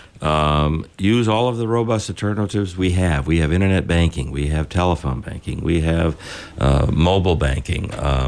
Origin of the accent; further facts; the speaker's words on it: New England, United States; we're from New England. We've got some ingenuity, and we'll figure out a way.